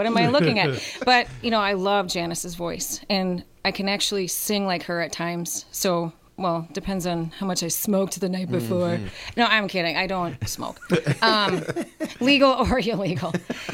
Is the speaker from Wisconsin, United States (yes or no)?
yes; Wisconsin Rapids, Wisconsin, United States; Yes, I'm born and raised in Wisconsin Rapids. I graduated of Lincoln High School, 1993.